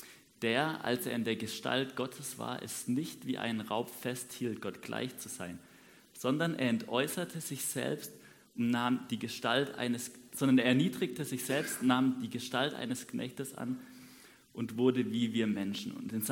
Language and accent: German; Massenbach, Baden-Württemberg, Germany; now in Adelzhofen, Germany; Ich komme aus Massenbach, lebe gerade in Adelzhofen und ich fange im April mit dem Lehramtsstudium an.